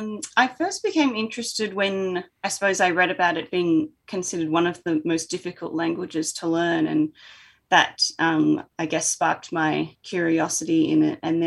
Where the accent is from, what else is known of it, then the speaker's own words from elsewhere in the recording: Melbourne, Victoria, Australia; I am also from Melbourne with Alex, and I most recently worked as a lawyer there